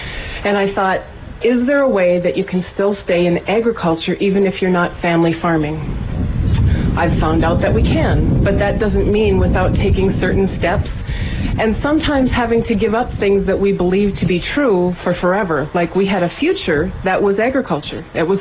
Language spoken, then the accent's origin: English; Minnesota, United States; It's a part of being a Minnesotan, or I don't think that the only place that we raise good people in this state is in the rural area.